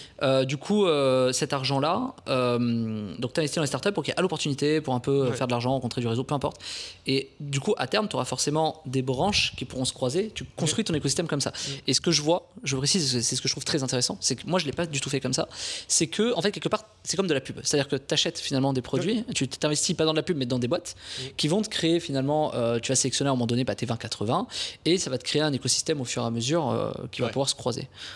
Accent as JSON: {"language": "French", "region": "Bourgogne-Franche-Comté", "country": "France", "said": "Je suis de Bourgogne initialement"}